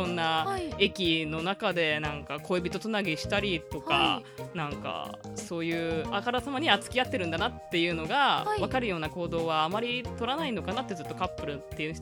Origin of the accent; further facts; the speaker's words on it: Ehime, Japan; now in Okayama, Japan; あ、愛媛、私愛媛出身なんですけど